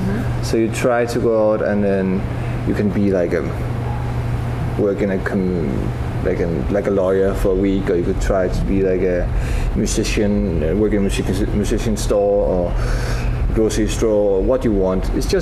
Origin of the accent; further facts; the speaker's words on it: Denmark; Yeah, I was born and raised in Denmark.